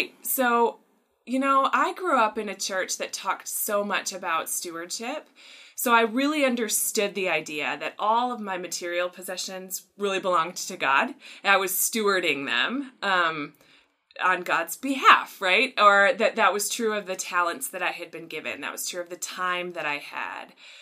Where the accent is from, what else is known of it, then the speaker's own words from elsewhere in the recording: United States; that I'm white, that I'm American, that I am middle class or upper middle class